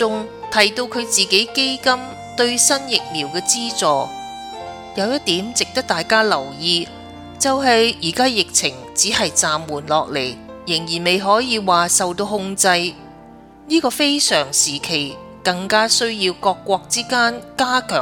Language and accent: Chinese; Hong Kong; 第一件事发生在自己土生土长的香港